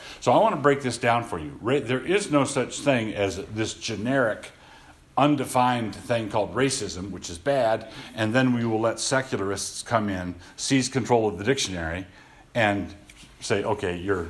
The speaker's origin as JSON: {"language": "English", "town": "Annapolis", "region": "Maryland", "country": "United States", "tie": "born or raised there", "said": "I grew up in Annapolis, Maryland, which is south of the Mason-Dixon line. It was a southern city. It was a segregated city."}